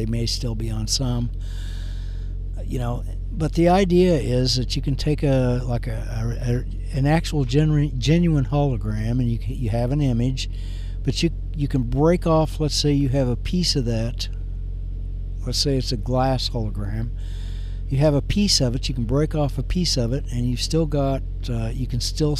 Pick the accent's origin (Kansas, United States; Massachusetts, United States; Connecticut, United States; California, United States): Kansas, United States; Like I was born and raised in Kansas.